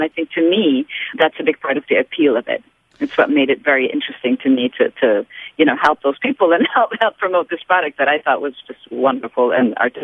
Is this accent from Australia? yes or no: no; Lebanon; English is a second language; moved away as an adult; now in United States; I came from Lebanon and went to college in New York to study graphic design.